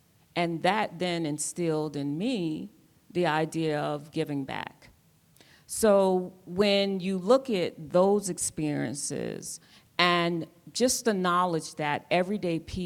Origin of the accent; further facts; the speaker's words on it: New York City, New York, United States; So I look back on my journey growing up in the Bronx, New York. My dad and my mom were both public sector workers.